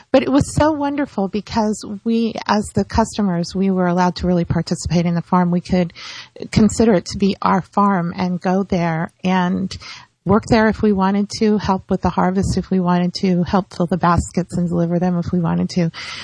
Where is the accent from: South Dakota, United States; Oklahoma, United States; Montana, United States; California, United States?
California, United States; now in Florida, United States; because I'm from Northern California, where people cook more than people cook here.